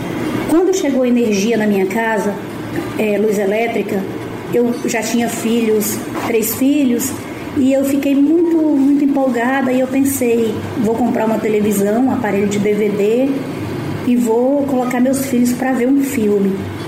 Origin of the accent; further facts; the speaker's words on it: Xinguara, Pará, Brazil; also born or lived in Tocantins; sou aqui da cidade de Xinguara, no Pará. E nesses confins da Amazônia, quem mora por aqui sabe exatamente como é.